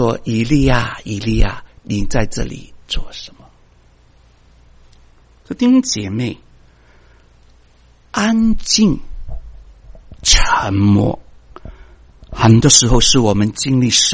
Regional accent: Guangdong, China; 就像我们广东人说啊叉叉，口气大得不得了。

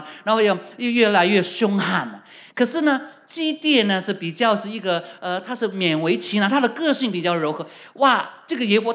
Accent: Guangdong, China; 我们广东人呢是没有卷舌的。

